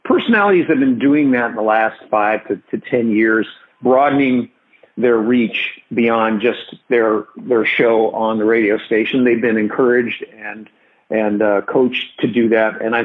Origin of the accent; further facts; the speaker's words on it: California, United States; also born or lived in Philadelphia / Pittsburgh / Chicago; I was born in Philadelphia, but we moved around a little bit before I was 10. So, from the time I was born, Philadelphia, California, Pittsburgh, Chicago, and then back to Los Angeles, and that's all before I was 10.